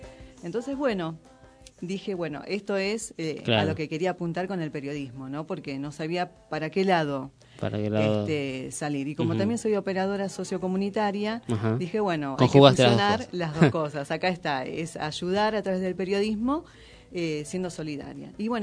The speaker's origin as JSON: {"language": "Spanish", "town": "Ituzaingó", "region": "Buenos Aires Province", "country": "Argentina", "said": "yo soy de Ituzaingó."}